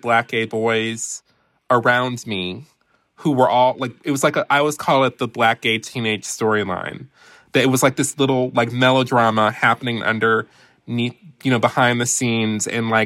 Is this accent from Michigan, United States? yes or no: yes; Detroit, Michigan, United States; So, you know, as I mentioned before, I'm from Detroit, mm-hmm. and I actually came of age in the mid to late 90s as a gay teenager.